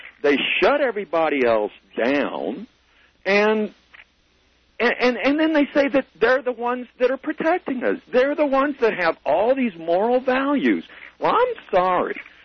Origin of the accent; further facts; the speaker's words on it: West Virginia, United States; Senator Byrd from West Virginia, my home state